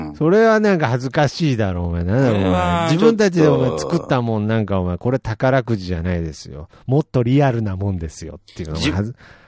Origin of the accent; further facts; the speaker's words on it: Kansai, Japan; accent: Kansai dialect; ちょっと怒ると関西弁が出ちゃうっていう。